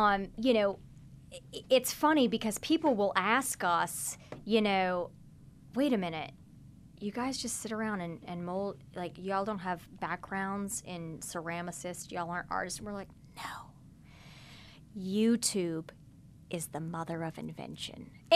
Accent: Midwest, United States; I'm not from New Orleans. I'm not from the South. I grew up in the Midwest.

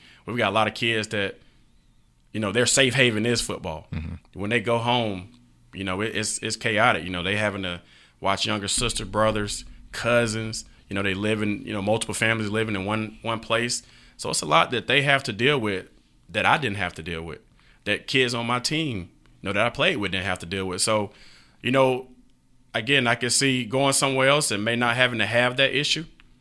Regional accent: Rock Springs, Wyoming, United States; I grew up in Rock Springs. I didn't come from, you know, everything.

